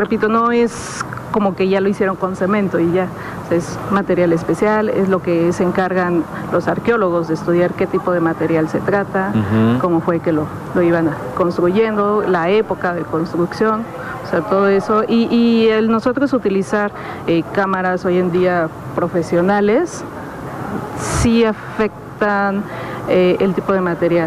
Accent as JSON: {"language": "Spanish", "country": "Mexico", "said": "nos identifican como mexicanos que somos, ¿no?"}